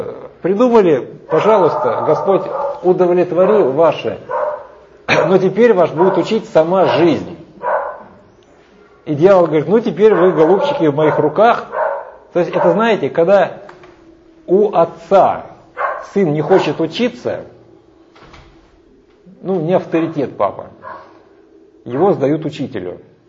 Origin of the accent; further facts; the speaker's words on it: Russia; Вот я из России, из такого уголка, где там, ну, в каждом квартале была бабка.